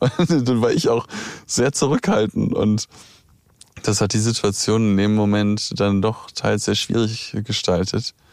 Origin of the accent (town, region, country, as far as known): Bonn, North Rhine-Westphalia, Germany; born or raised there